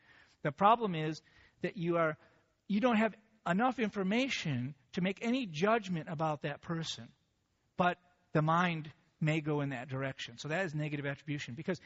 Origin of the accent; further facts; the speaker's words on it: United States; I recognize actually, growing up in America, that one of the problems we have is the way individualism is lived out in America.